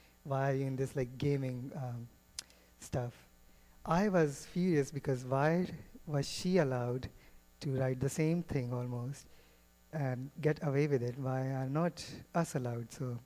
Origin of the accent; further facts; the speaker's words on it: New Delhi, Delhi, India; I grew up in New Delhi. It's the capital city of India. It has the population more than Canada has. And it's smaller than GTA area combined. I grew up as a Hindu.